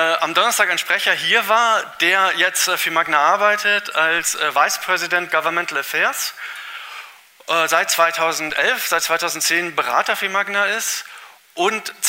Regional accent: Northern Germany, Germany; wenn ich das als Norddeutscher sagen darf

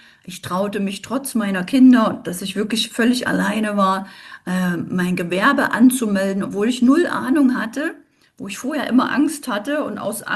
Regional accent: East Germany, Germany; ich komme ja ursprünglich aus der DDR. Also ich komme so ein bisschen aus dem Mangel

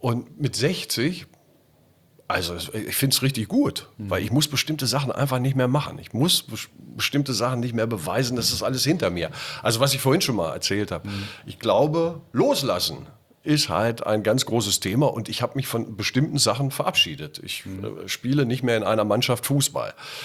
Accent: Göttingen, Lower Saxony, Germany; Ich bin ja groß geworden in Göttingen.

